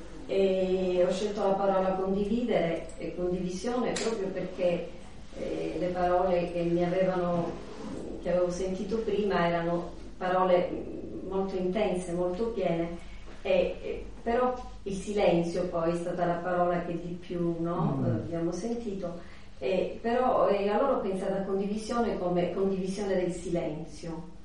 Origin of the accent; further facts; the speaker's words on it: Vibo Valentia, Calabria, Italy; sono calabrese anch'io, vengo da Vibo Valentia